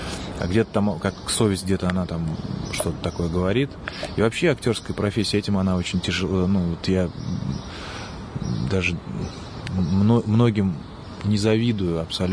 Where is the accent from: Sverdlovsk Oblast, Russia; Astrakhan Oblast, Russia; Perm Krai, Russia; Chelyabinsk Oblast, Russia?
Astrakhan Oblast, Russia; Astrakhan; now in Moscow, Russia; Я, поскольку сам из Астрахани